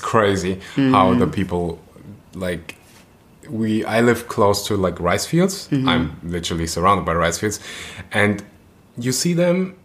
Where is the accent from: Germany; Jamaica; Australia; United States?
Germany; accent: German; It's a proper German name.